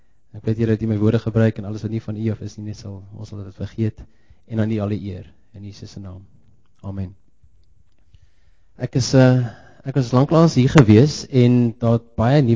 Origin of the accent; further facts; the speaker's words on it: Bethlehem, Free State, South Africa; born there; so vergeef my as ek so bietjie sikkel met Afrikaanse woord, ek praat 90% van my tyd in Engels, maar ek is Afrikaans in Bethlehem gebore, so ek sal hoopelik daai ou wortels uitgrawe.